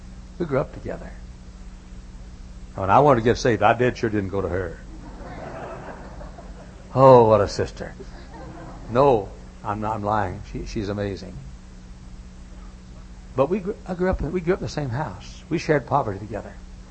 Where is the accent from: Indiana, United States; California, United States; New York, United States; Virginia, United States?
Indiana, United States; I said, "Papa, I'm here from Indiana to visit. I'm preaching here. And you're going to have time."